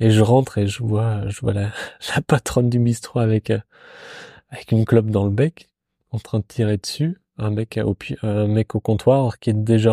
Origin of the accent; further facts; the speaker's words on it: Grand Est, France; plus haut vers chez moi, en Alsace.